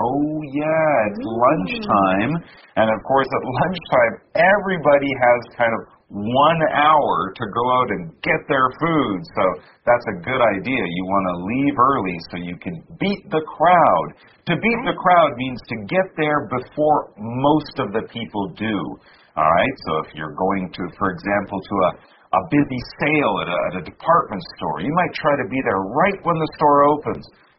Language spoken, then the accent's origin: English; Canada; I don't really know because, of course, I'm from Canada. I'm not from America, and I've never been to Mexico.